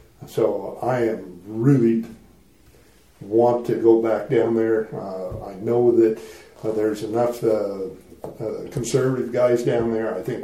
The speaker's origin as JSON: {"language": "English", "region": "Wyoming", "country": "United States", "tie": "born or raised there", "said": "I was born and raised here in Johnson County. Okay. My parents and grandparents homesteaded out east of the interstate in 1918."}